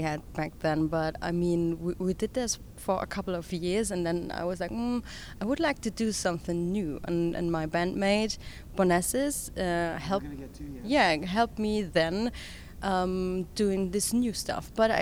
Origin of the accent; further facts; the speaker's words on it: Germany; I'm from Germany, and it's my first time here in the U.S.